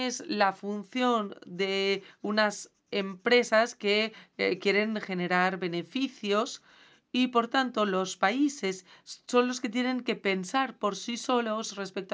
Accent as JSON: {"language": "Spanish", "country": "India", "tie": "born or raised there", "said": "Yo crecí en la India, en la era socialista"}